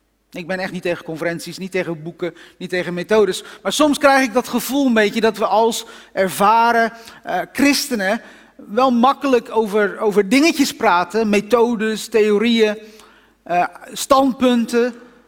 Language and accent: Dutch; Netherlands; als Hollanders zijn we dan soms een beetje zo'n soort uberbescheiden